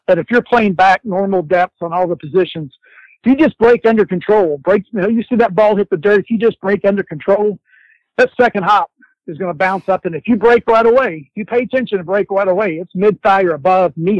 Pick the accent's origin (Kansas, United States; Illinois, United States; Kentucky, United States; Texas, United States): Texas, United States; I grew up in Texas and I used to watch Daryl Royal and the University of Texas.